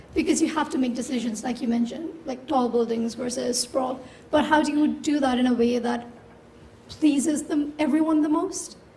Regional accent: Karachi, Sindh, Pakistan; You mentioned the mayor of Karachi, and I'm from Karachi, so which mayor were you talking about?

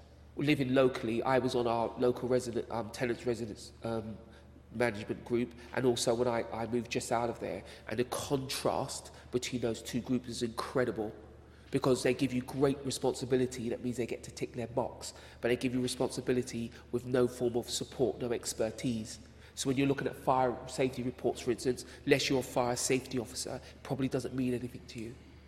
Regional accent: London, United Kingdom; because I come from the Grenfell area and I lived there for well over 35 years

